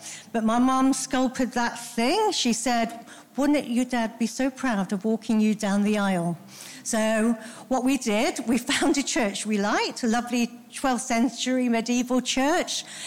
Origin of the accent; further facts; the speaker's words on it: Scotland, United Kingdom; now in South Africa; when I was a little girl in Scotland, as you might notice, I haven't got a South African accent. I was born in Scotland